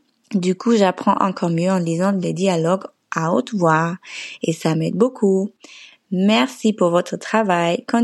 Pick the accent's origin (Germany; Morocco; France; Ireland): Germany; je viens d'Allemagne. Je suis professeure de français dans un collège